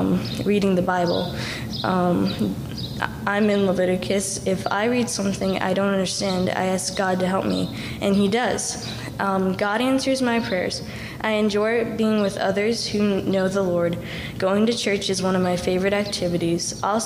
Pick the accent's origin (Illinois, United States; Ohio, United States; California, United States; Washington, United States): Illinois, United States; Elgin; I was born and raised in Elgin, Illinois, and raised in a godly Christian family.